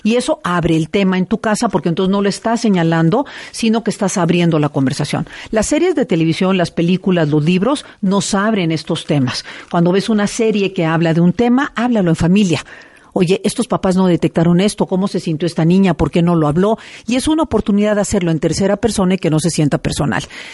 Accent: Veracruz, Mexico; moved away; also born or lived in Puebla

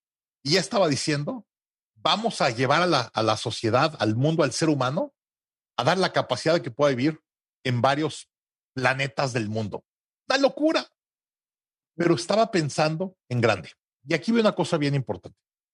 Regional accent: Mexico City, Mexico; Y le digo, sí, soy de la Ciudad de México.

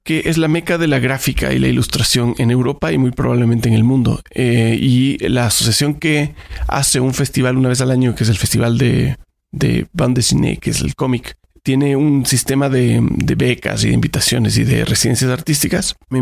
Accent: Quito, Pichincha, Ecuador; also born or lived in Chile; Sí, soy nacido en Ecuador. Mi vieja es ecuatoriana. Mi padre es chileno y viví la mitad de mi vida en Ecuador y la otra mitad en Chile.

